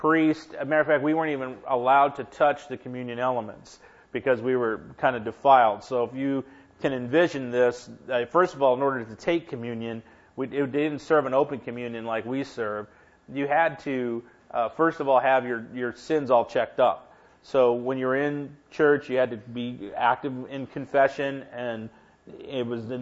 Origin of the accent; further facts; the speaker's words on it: Inglewood, California, United States; also born or lived in Los Angeles; I grew up in Inglewood and in Los Angeles